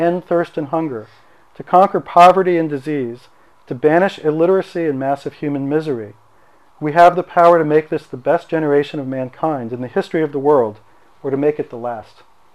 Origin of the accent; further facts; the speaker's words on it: New York City, New York, United States; born there; because I was born in New York City, across town from where he gave the speech